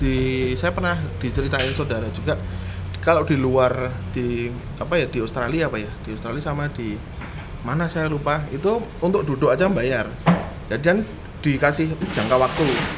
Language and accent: Indonesian; Java, Indonesia; Kalau salah satu keunikannya kita sebagai orang Jawa mungkin rapenake itu sih.